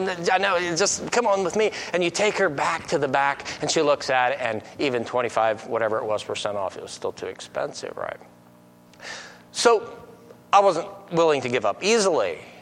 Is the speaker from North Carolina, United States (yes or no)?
yes; North Carolina, United States; now in Holmes County, United States; I'm from Holmes County, Ohio. I grew up in eastern North Carolina with the big black bears all around